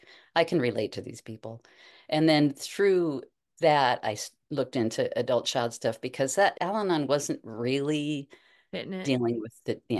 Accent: Pasadena, California, United States; also born or lived in Sacramento, United States / Grass Valley, United States; now in Montana, United States; San Gabriel Valley, Pasadena, Arcadia.

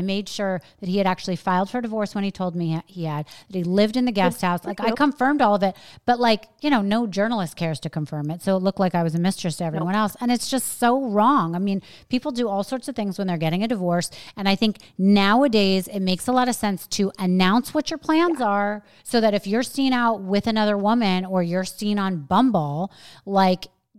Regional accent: New York, United States; now in Florida, United States; because I'm a New Yorker, even though I live in Florida now.

